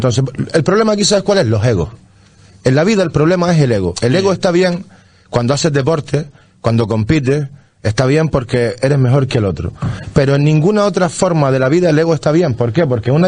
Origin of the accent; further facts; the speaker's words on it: Canary Islands, Spain; Mira, yo soy majorero. Nací aquí. Soy de la isla.